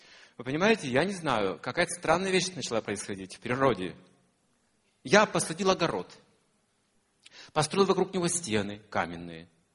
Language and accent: Russian; Russia; Я из России.